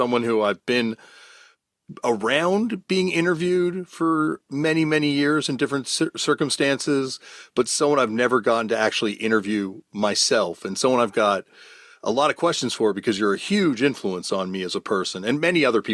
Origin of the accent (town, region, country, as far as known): Toronto, Ontario, Canada; born or raised there